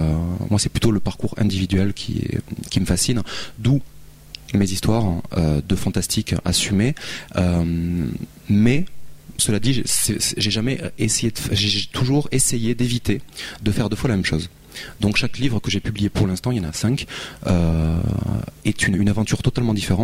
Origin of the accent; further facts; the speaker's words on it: France; Sans renier absolument le fait que je suis français